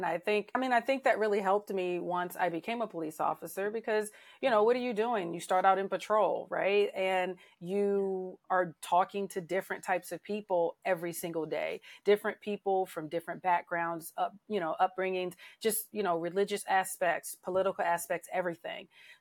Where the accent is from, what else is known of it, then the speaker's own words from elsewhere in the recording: California, United States; born there; also born or lived in District of Columbia / Maryland / Georgia; now in Arizona, United States; So I was born in California in the Bay Area. I've lived in Northern and Southern California. I lived in DC and Maryland for a bit.